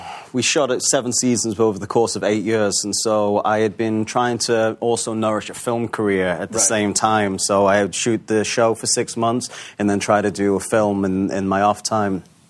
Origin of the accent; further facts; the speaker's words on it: Newcastle, North East England, United Kingdom; You know, I grew up in Newcastle, like you said, which is.